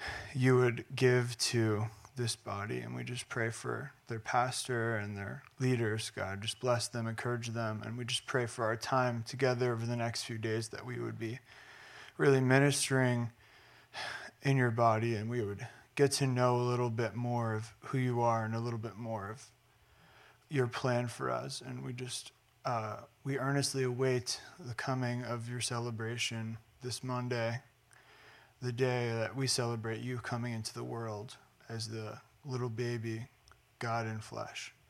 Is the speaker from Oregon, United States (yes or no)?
no; Baltimore, Maryland, United States; now in Frederick, United States; So I'm originally from Baltimore. … I grew up in the Baltimore church on and off throughout my life